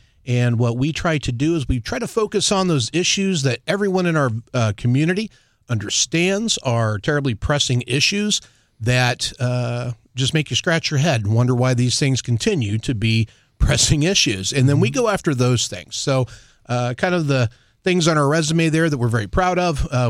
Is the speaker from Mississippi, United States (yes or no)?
no; Missouri, United States; I grew up down in Southwest Missouri, down in the Ozark Mountains.